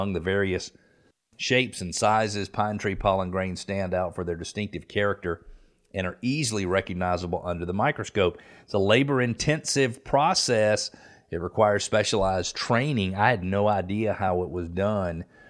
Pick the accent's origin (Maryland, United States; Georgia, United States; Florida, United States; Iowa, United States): Georgia, United States; Atlanta; I never suffered allergies growing up in Atlanta, but I lived away from Atlanta for almost 10 years.